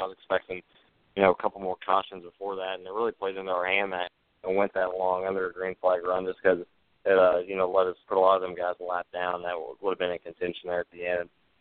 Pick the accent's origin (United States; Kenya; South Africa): United States; Indiana; So, yeah, I grew up in Indiana, and, that's the hub for non-wing and sprint car racing.